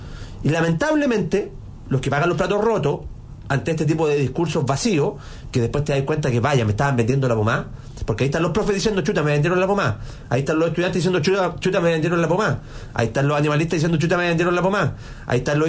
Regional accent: Chile; quien paga los platos rotos somos nosotros, los chilenos

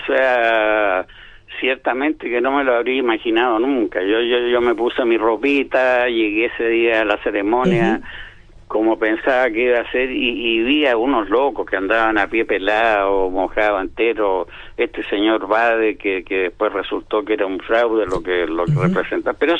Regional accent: Chile; si todos somos chilenos y orgullosos de ser chileno, yo al menos lo soy, y parece que la gran mayoría de mi país lo es.

